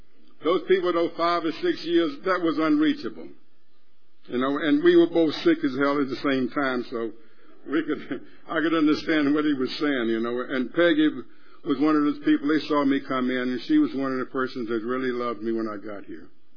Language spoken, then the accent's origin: English; Alabama, United States; I'm from the South. I came out of Alabama, you know, and it was a way of life that we were taught there. And you grew up with that, you know, in the South, you know.